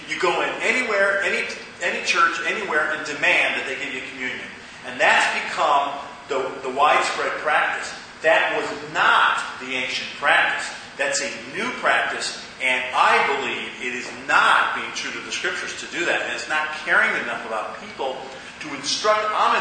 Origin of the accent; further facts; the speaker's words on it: Cleveland, Ohio, United States; When I grew up in Cleveland, Ohio, I had Baptist friends, Methodist friends, Lutheran friends and Catholic friends.